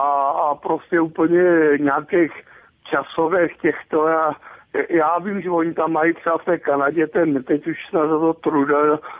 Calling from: Blansko, South Moravian Region, Czechia; z Blanska

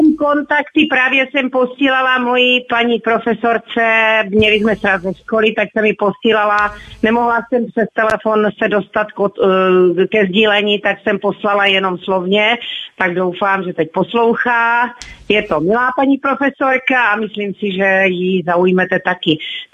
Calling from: Otrokovice, Zlín Region, Czechia; Z Otrokovic

